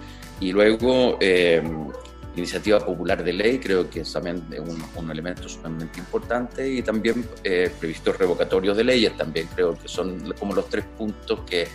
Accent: Chile; Hoy día hay un desconocimiento absoluto de lo que somos nosotros los chilenos, entre nosotros.

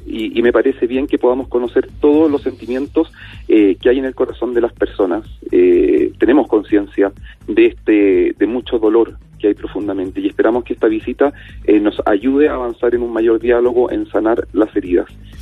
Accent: Chile; nos habla una vez más del anhelo y de la necesidad que tenemos nosotros como sociedad chilena de mirarnos a los ojos

